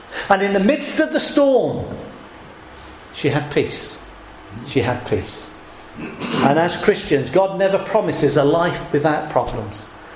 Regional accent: England, United Kingdom; And he might be nice to us, but let's face it, we're just English people. English people.

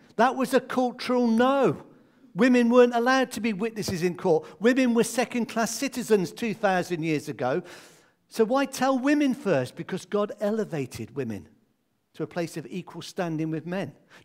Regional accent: Midlands, United Kingdom; born there; Now, I was born in the Midlands, so I've been landlocked all my life. And coming down south, I enjoy being near the coast

